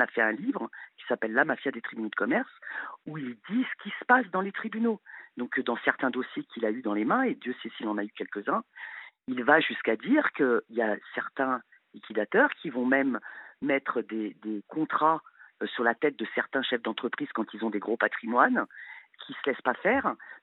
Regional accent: Clermont-Ferrand, Auvergne-Rhône-Alpes, France; donc moi, je suis du Puy-de-Dôme, hein, de Clermont-Ferrand.

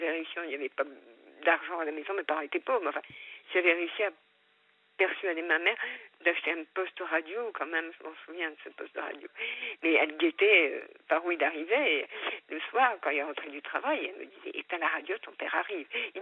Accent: Brittany, France; Lui est de l'Aveyron, moi je suis bretonne.

